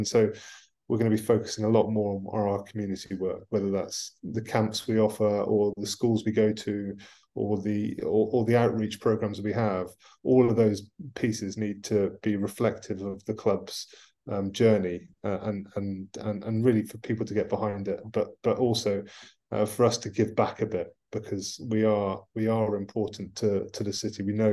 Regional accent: England, United Kingdom; But I'm an Englishman. I want England to do well, really.

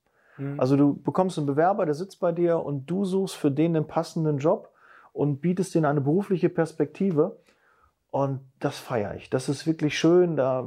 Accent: Bochum, North Rhine-Westphalia, Germany; Ja, ich komme aus dem Pott, bin in Bochum geboren

